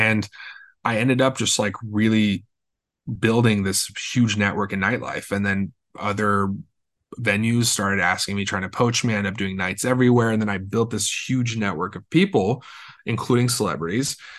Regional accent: Los Angeles, California, United States; I'm from Los Angeles, born and raised. This cafe was off of Skid Row in downtown.

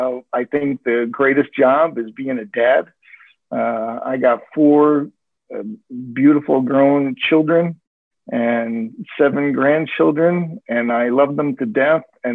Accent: New York, United States; I'm a New Yorker by nature, you know, a native New Yorker, and then moving to Texas

